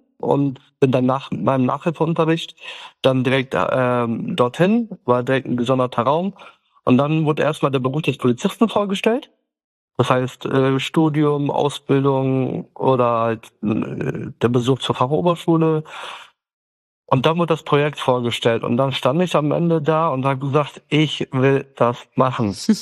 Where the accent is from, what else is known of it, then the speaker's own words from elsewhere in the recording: Kars Province, Turkey; Also wir sind ja Kurden aus der Türkei. Wir kommen ja aus der Grenze Armenien, aus Kars 36.